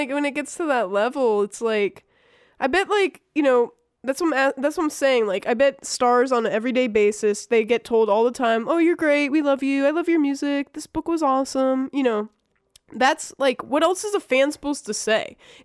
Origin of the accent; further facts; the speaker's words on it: Virginia, United States; hey, I heard you went to William and Mary, I'm from Virginia, you know?